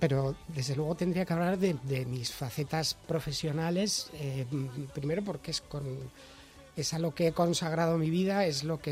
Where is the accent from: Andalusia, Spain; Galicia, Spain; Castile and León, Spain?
Castile and León, Spain; Valladolid; born there; porque efectivamente yo nací en Valladolid